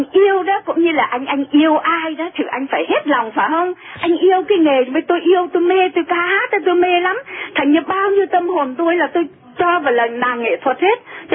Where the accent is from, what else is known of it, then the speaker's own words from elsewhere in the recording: Northern Vietnam, Vietnam; Thế tại mình là người Bắc đó, thành ra mình hiểu các cái điệu ngoài Bắc đó mà.